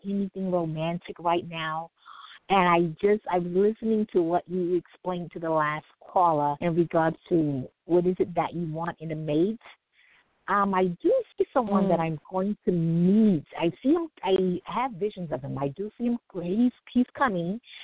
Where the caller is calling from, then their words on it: New York City, New York, United States; Oh, I'm in New York City.